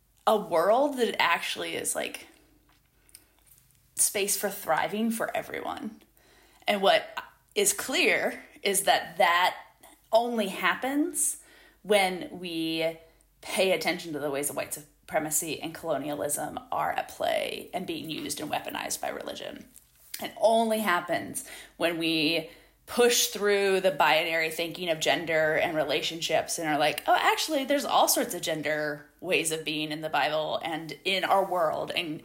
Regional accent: Ohio, United States; I was born and raised in Ohio. I am an Ohioan by, certainly by place and in part by heart, though I'm also a Southerner now because I've been living in the Southeast U.S. for over 20 years.

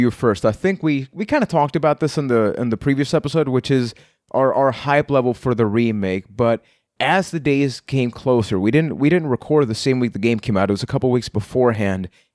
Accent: San Juan, Puerto Rico; I am from San Juan, Puerto Rico.

